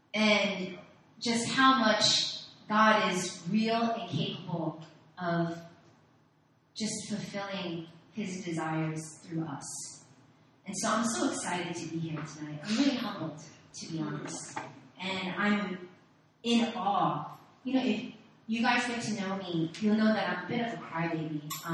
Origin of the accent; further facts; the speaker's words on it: New York, United States; moved away as an adult; now in Korea; I graduated college in New York. I'm from New York. And right after graduating college, I came to Korea